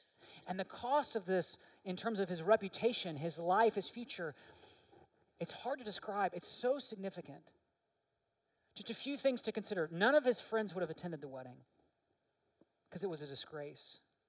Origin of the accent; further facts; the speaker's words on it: Little Rock, Arkansas, United States; I grew up in Little Rock, Arkansas.